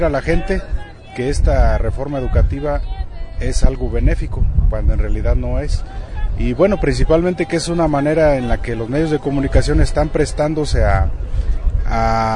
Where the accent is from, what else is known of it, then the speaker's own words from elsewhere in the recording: Puruándiro, Michoacán, Mexico; Venimos de Michoacán, de la región Puruándiro.